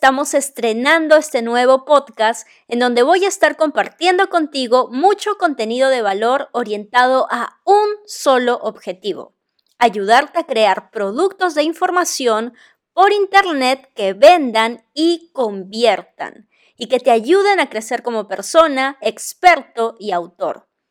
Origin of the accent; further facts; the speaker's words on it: Peru; soy de Perú, y me apasiona todo lo relacionado a los negocios por internet